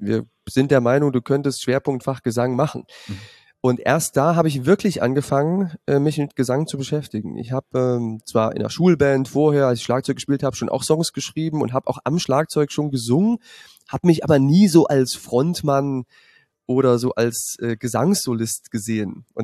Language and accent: German; Jena, Thuringia, Germany; born there; Ich bin in Jena geboren